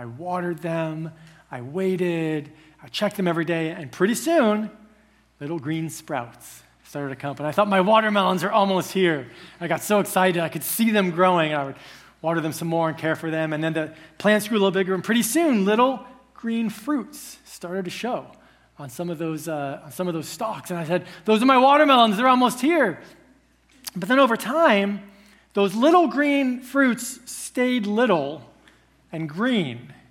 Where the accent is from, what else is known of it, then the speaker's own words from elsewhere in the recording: Connecticut, United States; And so in our house, I grew up in Connecticut, we had this little garden by the side of our house.